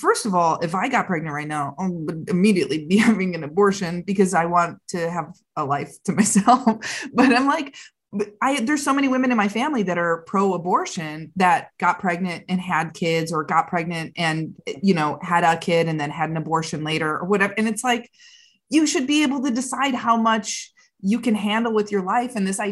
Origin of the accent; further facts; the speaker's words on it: Indiana, United States; Or at least like I'm from the Midwest and I'm from Indiana and it's very